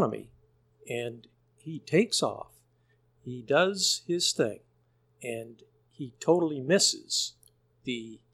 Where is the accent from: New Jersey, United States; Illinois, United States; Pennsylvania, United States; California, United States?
Illinois, United States; Elmhurst; You know, growing up on Prospect was an incredible place to live. I mean, we were close to Elmhurst College, close to the YMCA.